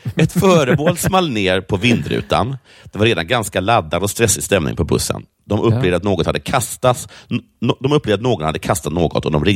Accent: Skåne, Sweden; Jag är ju skåning.

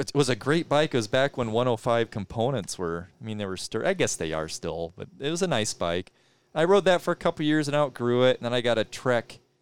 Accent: Glenwood, Iowa, United States; I grew up in Glenwood, Iowa. I mean, it was a small town where I was, well, not that small, 5,000 people.

